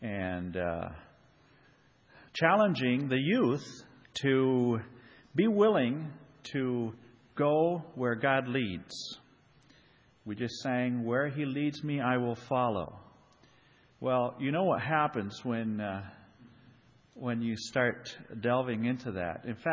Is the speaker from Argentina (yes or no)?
yes; Argentina; I grew up in Argentina. My parents were missionaries there, so they were there since 1946.